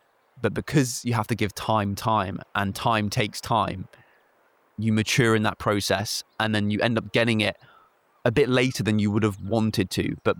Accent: South East England, United Kingdom; born or raised there; moved away as an adult; now in Cornwall, United Kingdom

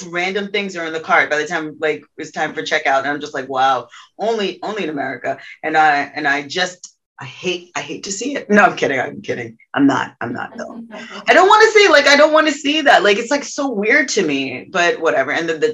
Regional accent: New York, United States; just know we're from New York.

